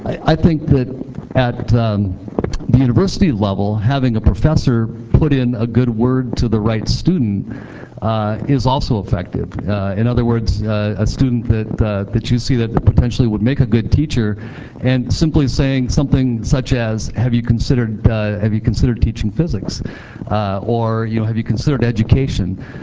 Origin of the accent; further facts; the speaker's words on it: Minneapolis, Minnesota, United States; I'm from Minneapolis, Minnesota